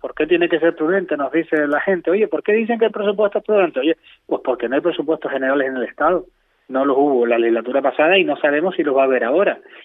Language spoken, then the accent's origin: Spanish; Canary Islands, Spain; nosotros como nacionalistas, como canarios en general